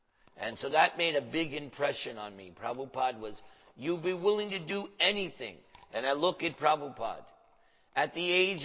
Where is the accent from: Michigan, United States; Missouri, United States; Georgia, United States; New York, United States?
New York, United States; I'm from New York.